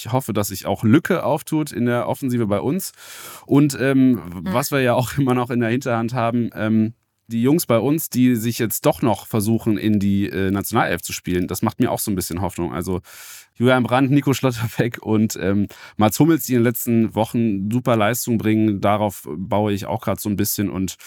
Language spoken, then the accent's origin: German; Cologne, North Rhine-Westphalia, Germany; ich habe natürlich als Kölner